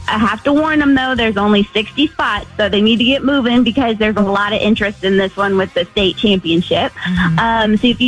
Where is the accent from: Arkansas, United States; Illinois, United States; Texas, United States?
Texas, United States; You know, I'm a Texan. I'm a brisket girl.